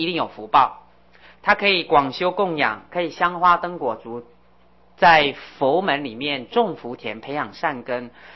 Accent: Beipu, Hsinchu County, Taiwan; 我的家乡在新竹北埔

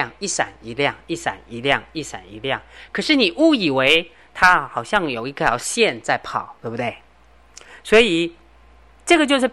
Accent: China; 有时候我们中国人讲叫中庸之道

